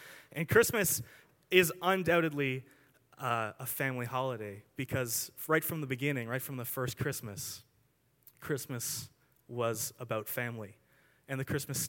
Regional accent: Chilliwack, British Columbia, Canada; I grew up in Chilliwack, and so it's kind of like a farm town, but I'm not really from the farm part of it.

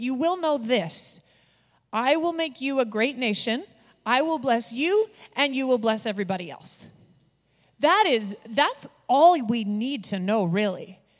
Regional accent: Canada; the fact that I was from Canada

